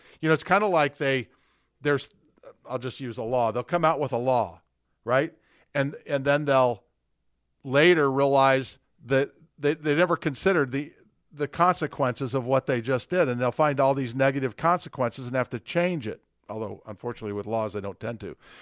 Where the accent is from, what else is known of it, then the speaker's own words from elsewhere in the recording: Indiana, United States; I grew up. I mean, I went to North Central High School. I grew up in Marion County, and like you said, there's a lot of diversity.